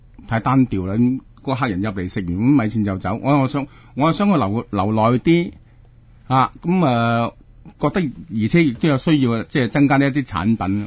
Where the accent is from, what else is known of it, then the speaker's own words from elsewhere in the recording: Hunan, China; 本身我哋係湖南人嚟嘅，湖南係有個土匪菜系嘅